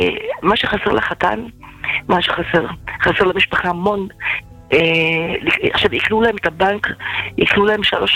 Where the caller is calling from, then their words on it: Beit Shemesh, Jerusalem District, Israel; אנחנו מבית שמש.